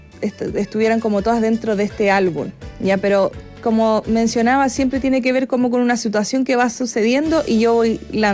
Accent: Chile; para mí ha sido una evolución como artista, como compositora chilena también

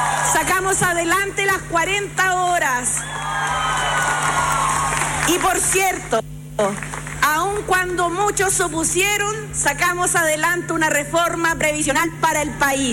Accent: Chile; Así somos los chilenos.

